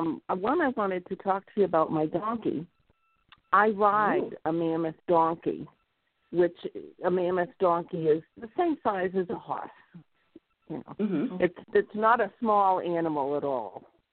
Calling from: Esperance, New York, United States; I'm calling from Esperance, New York.

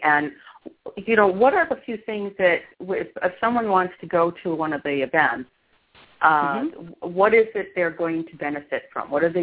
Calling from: Michigan, United States; Of course, I'm broadcasting from Michigan, and I just want to mention for our Michigan listeners

